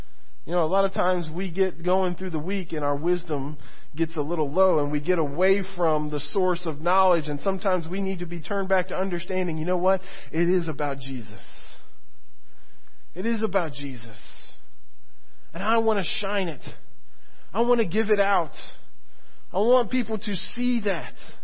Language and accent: English; Florida, United States; Auburndale, which is about 20 minutes from my hometown.